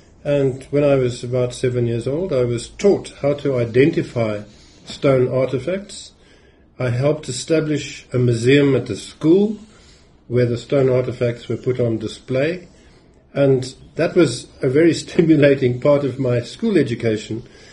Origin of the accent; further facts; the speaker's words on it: Pretoria, Gauteng, South Africa; born there; Well, I was born in Pretoria in the early 1950s.